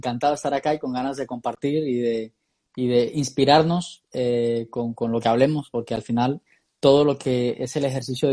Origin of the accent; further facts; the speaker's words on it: Colombia; also born or lived in London; now in Madrid, Spain; Soy colombiano, llevo ya desde el año 2010 fuera de mi país. He tenido la oportunidad de vivir 5 años en Londres y llevo ya 5 años viviendo aquí en España, y la verdad que muy contento en este país, en Madrid, es donde soy ubicado.